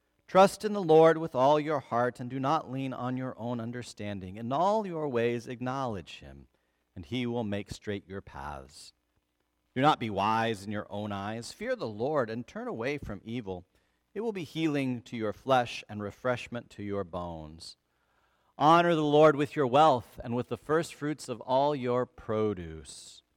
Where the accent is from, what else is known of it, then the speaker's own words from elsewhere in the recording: the West, United States; I grew up in the West, and in the West, all the roads are straight, kind of grids, right?